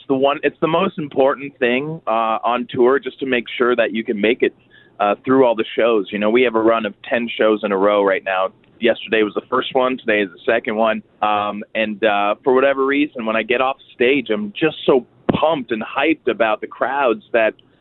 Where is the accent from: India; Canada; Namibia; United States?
Canada; Toronto, Ontario; born there; because I was born in Toronto, I do bleed blue.